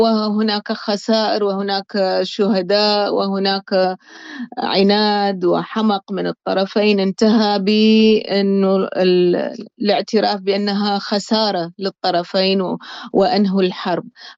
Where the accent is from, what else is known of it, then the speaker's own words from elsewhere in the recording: Basra, Basra Governorate, Iraq; also born or lived in Baghdad / Amman; now in Copenhagen, Denmark; فإحنا طلعنا من البصرة إلى بغداد لفترة، ومن فترة ومن بغداد إلى عمان، واستقرينا لفترة،